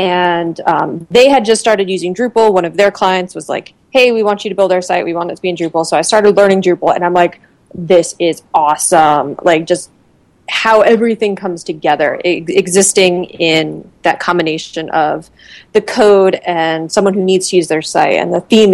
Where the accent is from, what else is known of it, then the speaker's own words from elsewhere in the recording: Norwalk, Connecticut, United States; moved away as an adult; also born or lived in Long Island, United States; now in Chicago, United States; But yeah, I grew up in Norwalk, then lived on Long Island for 5 years before moving to Chicago about 10 years ago.